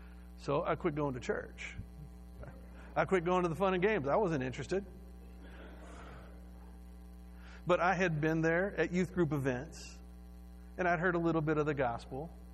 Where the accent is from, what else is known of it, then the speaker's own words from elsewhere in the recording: Houston, Texas, United States; And so for safety, I was sent from Houston to Iowa to live with grandma for a summer.